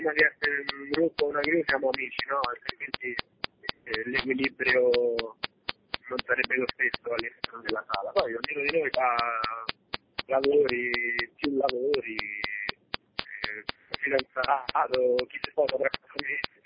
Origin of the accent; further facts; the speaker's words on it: Civitavecchia, Lazio, Italy; Sono di Civitavecchia, quindi...